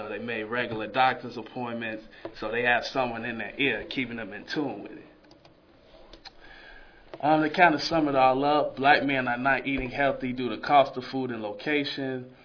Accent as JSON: {"language": "English", "town": "Chicago", "region": "Illinois", "country": "United States", "said": "I'm sorry, I'm from Chicago, so knee highs."}